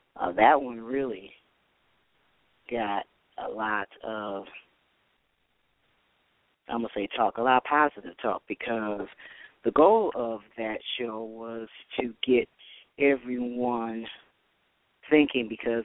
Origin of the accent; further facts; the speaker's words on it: Toledo, Ohio, United States; finally made it to having a live remote done for my hometown of Toledo, Ohio.